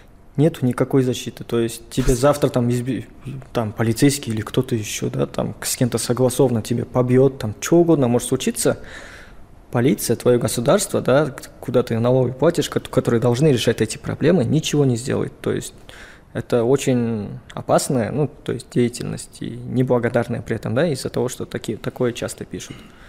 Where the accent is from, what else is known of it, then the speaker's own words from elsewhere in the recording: Kazakhstan; я сам казах, я хочу, чтобы Казахстан стал демократичным.